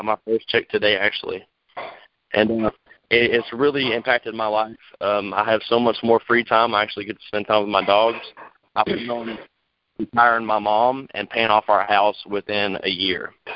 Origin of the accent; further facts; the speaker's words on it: Waxahachie, Texas, United States; I'm from Waxahachie, Texas. I'm 21 years old.